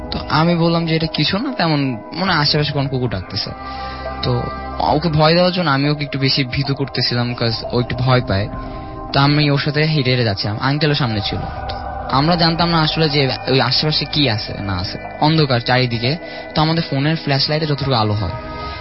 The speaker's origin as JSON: {"language": "Bangla", "town": "Dhaka", "region": "Dhaka Division", "country": "Bangladesh", "said": "আমি মোহাম্মদপুর থেকে এসেছি।"}